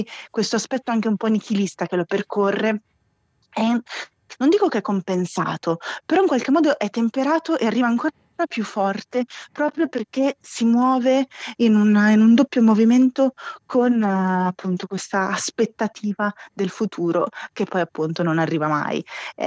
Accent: Milan, Lombardy, Italy; now in Rome, Italy; come in effetti la considero anch'io da milanese che vivo a Roma

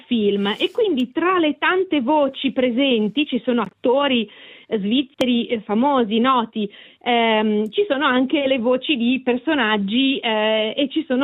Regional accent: Milan, Lombardy, Italy; accent: Milanese dialect; parlo il mio dialetto, la mia varietà di Milano

